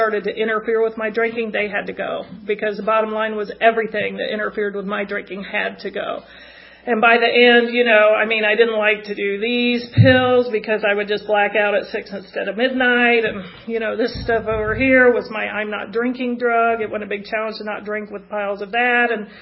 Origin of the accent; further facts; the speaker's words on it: Midwest, United States; I've never been a winter person, and that was yet another resentment growing up in the Midwest.